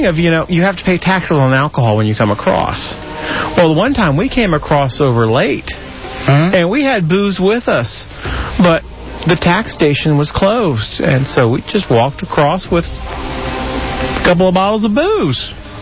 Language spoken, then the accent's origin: English; United States; So when the guy asked me my nationality, I went, soy americano. I'm an American.